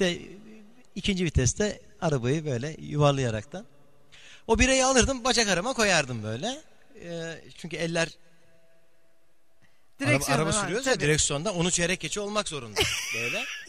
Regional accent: Istanbul, Turkey; Şimdi biz tabii buraya şehirden geldik. Yani İstanbul'da doğdum büyüdüm. İşte yurt dışında da şehirde falan yaşadık.

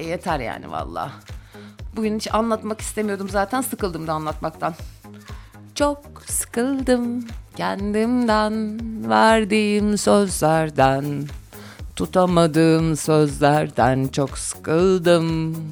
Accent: Gümüşhacıköy, Amasya, Turkey; now in Istanbul, Turkey; Doğma büyüme Amasyalıyım. Amasya Gümüşhacık köylüyüm. Kaç? 97'den beri İstanbul'dayım.

